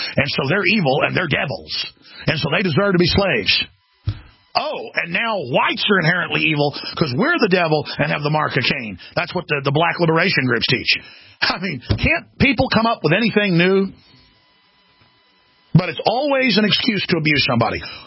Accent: Dallas, Texas, United States; Oh, my gosh, I've probably been attacked by black people 15, 20 times growing up in Dallas.

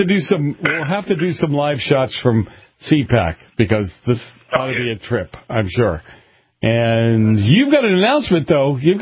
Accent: Boston, Massachusetts, United States; I grew up in Massachusetts. I am, and listen, just so for clarity, I am a real Bostonian, okay?

